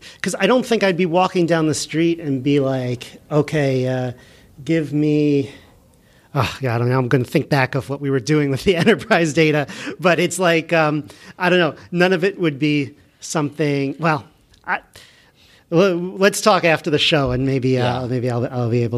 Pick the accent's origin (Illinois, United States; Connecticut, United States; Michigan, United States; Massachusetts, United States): Massachusetts, United States; Boston; When I was growing up, I thought that's all Boston was.